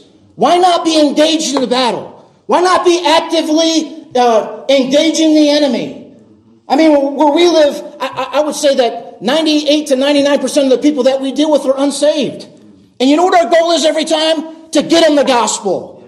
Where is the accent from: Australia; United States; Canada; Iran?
United States; Chicago, Illinois; I grew up in the Chicago area. I was a gang member, a drug dealer, and at 18 years old, I got saved.